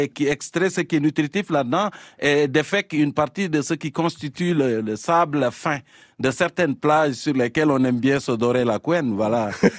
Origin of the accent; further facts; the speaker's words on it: Fatick, Senegal; Moi, je viens du Sénégal, je suis un serreur du centre du pays, de la région de Fatick.